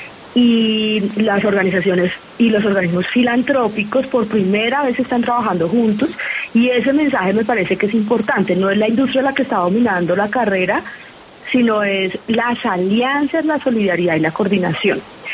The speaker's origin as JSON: {"language": "Spanish", "town": "Bogotá", "region": "Bogotá D.C.", "country": "Colombia", "said": "No, yo soy bogotana, pero de padre ecuatoriano."}